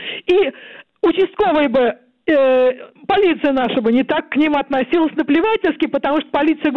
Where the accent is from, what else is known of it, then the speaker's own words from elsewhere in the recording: Moscow, Russia; Вот я коренная москвичка, мне 8-й десяток.